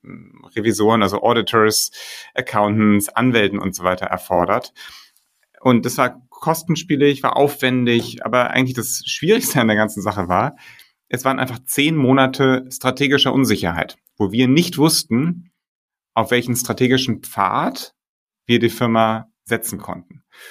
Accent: Hamburg, Germany; moved away as an adult; also born or lived in Berlin; now in Stockholm, Sweden; bin Hamburger, habe lange in Berlin gelebt und hatte dann 2015 mich entschieden, nach Stockholm zu gehen

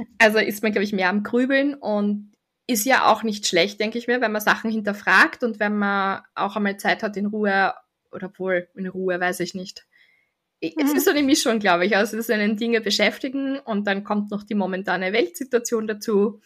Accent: Styria, Austria; Als Steirerin muss ich das trinken.

